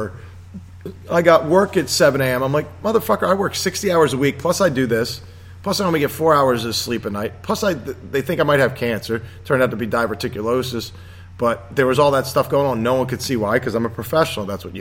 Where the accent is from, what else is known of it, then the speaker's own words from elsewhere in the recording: Ireland; I am Irish.